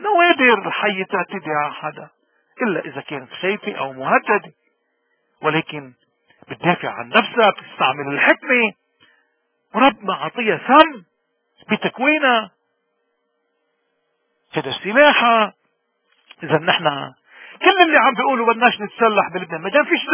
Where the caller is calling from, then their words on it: Canada; نحن بنحكي من كندا